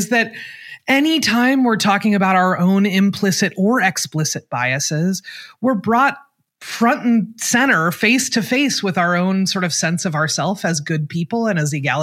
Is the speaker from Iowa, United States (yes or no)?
no; Portland, Oregon, United States; I am from Portland, Oregon. I am not built for this business.